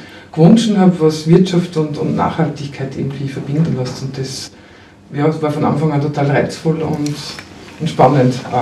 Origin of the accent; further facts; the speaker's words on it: Upper Austria, Austria; also born or lived in Vienna; Also ich bin eine gebürtige Mühlviertlerin, war aber lang in Wien und bin wieder ins Mühlviertel zurückgekehrt